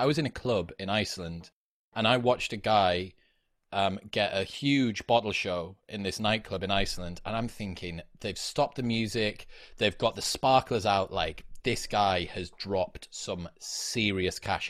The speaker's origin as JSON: {"language": "English", "town": "Stockton-on-Tees", "region": "North East England", "country": "United Kingdom", "said": "I'm from Stockton originally, which is like a town famous only for having the highest teen pregnancy rate in the UK."}